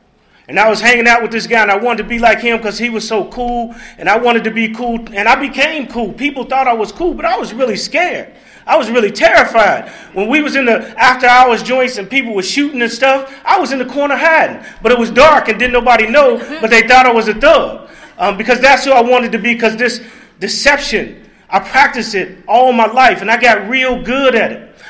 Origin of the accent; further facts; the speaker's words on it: Cincinnati, Ohio, United States; When I was real young, I was back in Cincinnati. I grew up in Cincinnati, and I had two older sisters and one younger sister